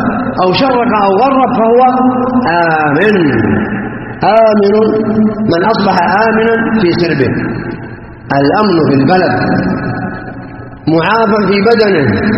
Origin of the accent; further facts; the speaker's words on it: Saudi Arabia; على ما نعيش في بلادنا السعودية من أمن واستقرار وهدوء واطمئنان